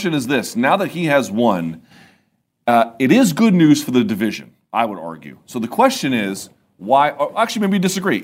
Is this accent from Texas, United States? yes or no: no; Washington, District of Columbia, United States; the biggest MMA event of the weekend was UFC DC in my hometown